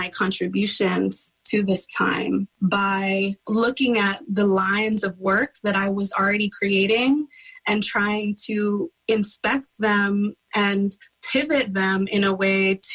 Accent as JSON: {"language": "English", "town": "San Francisco", "region": "California", "country": "United States", "lives_now": "Oakland, United States", "said": "I'm from Ramatish Ohlone territory in San Francisco, California. I'm currently speaking to you on Huichin Ohlone territory in Oakland, California."}